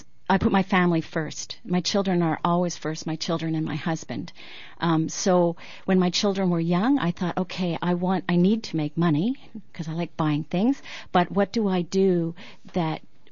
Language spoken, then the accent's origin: English; Greenfield Park, Quebec, Canada; now in Los Angeles, United States; Here I am in L.A., and I'm from Greenfield Park. What am I doing here?